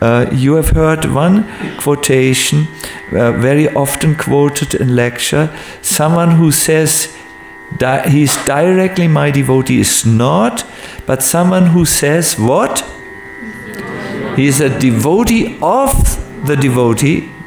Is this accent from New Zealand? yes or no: no; Northern Germany, Germany; English is a second language; I must say for myself, I'm from North German, and it's the worst thing for a man to cry in public in North Germany.